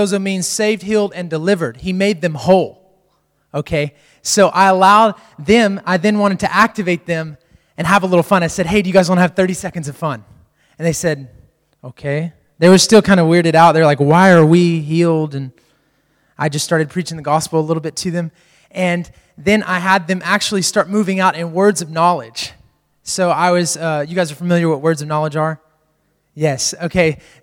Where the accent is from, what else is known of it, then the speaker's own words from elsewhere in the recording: Texas, United States; obviously I'm from the States. I'm from Texas